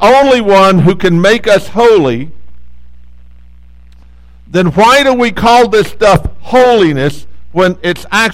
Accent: Odessa, Texas, United States; I grew up in Odessa, Texas, and we had four high schools in Odessa, Texas.

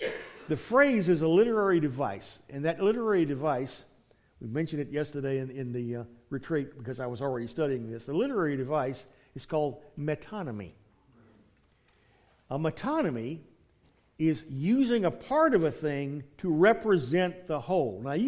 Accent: Louisiana, United States; Hey, we're from Louisiana, we've been through hurricanes, we kind of can relate to that.

